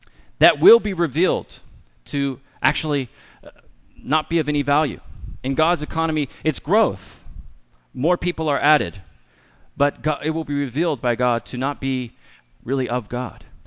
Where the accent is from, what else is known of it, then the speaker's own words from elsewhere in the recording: California, United States; now in Austria; I was amazed when I moved to Austria. I'm from California.